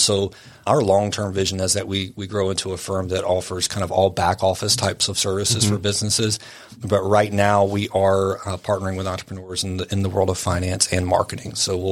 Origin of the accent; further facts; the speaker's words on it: Wilmington, North Carolina, United States; I was born and raised in Wilmington, and you don't find that much anymore